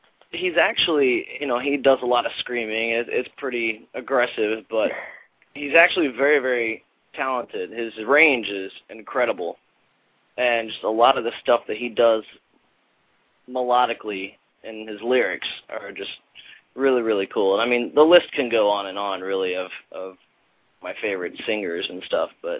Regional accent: West Virginia, United States; born there; And I was born in West Virginia, so obviously country music was around constantly.

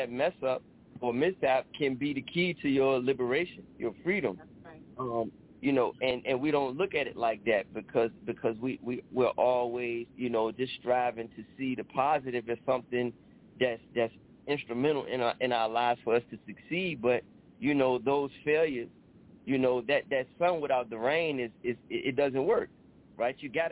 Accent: Richmond, Virginia, United States; So while we were down here, and we're from Richmond, he's from Norfolk

